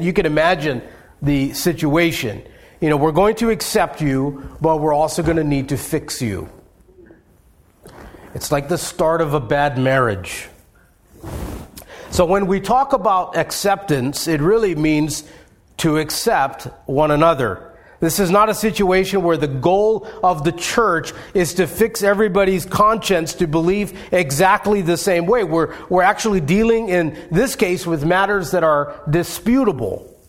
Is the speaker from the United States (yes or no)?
yes; Hawaii, United States; Growing up in Hawaii, I ate just about anything from the ocean.